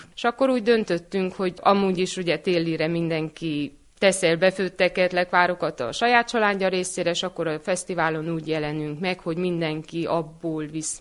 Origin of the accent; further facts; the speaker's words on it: Etéd, Harghita, Romania; now in Martonos, Serbia; férjem idevalósi, martonosi, én etédi származású vagyok